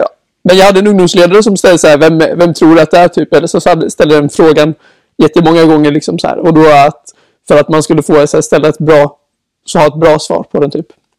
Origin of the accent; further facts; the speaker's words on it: Asklanda, Västra Götaland County, Sweden; Nej, precis. Jag är från Asklanda. En liten by ute i Västra Götaland.